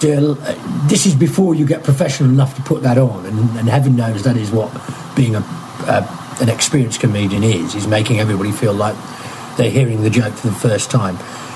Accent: England, United Kingdom; I am of that age that you know, bad, I don't know. I'm English, for one, and two, brought up in the last vestiges of punk.

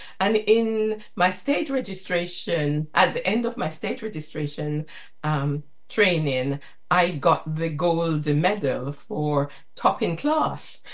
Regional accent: Jamaica; No, I came from Jamaica from a low level in the civil service.

